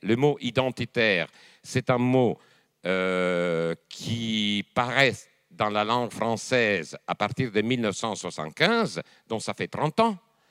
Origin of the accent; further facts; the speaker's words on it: France; moi en tant que français